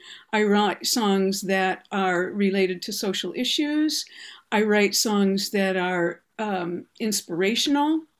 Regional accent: Michigan, United States; that's a problem in Flint, Michigan. That's my home state.

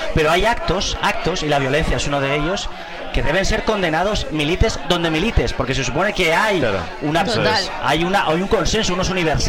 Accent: Madrid, Community of Madrid, Spain; si yo como madrileño estoy financiando

